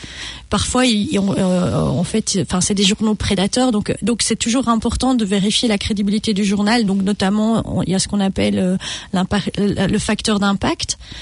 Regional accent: Belgium; moi, je suis belge.

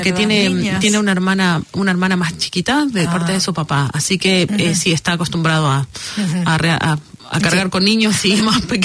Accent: Argentina; moved away; Yo me fui de Argentina cuando él tenía 3 años.

